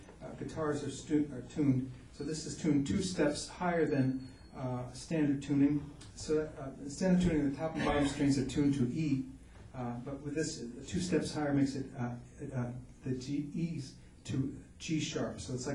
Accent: New Jersey, United States; I'm not from the South, you know, I'm not even from South Jersey. And there I was, an older blues man, age 23. So I let the family know in New Jersey, and they were surprised.

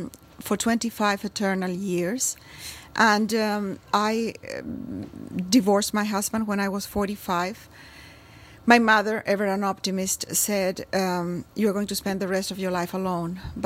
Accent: Santiago, Santiago Metropolitan Region, Chile; In addition, I grew up in Santiago, Chile, where any natural tendency towards self-contemplation is quickly nipped in the bud.

